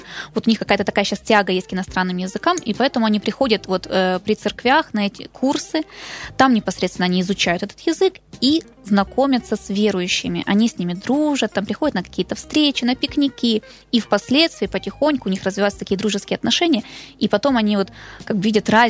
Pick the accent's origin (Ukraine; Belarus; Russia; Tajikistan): Ukraine; А я украинка, я не японка.